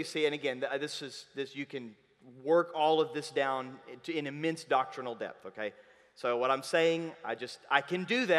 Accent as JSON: {"language": "English", "country": "United States", "said": "I got it, I'm American, and I'm sorry about that."}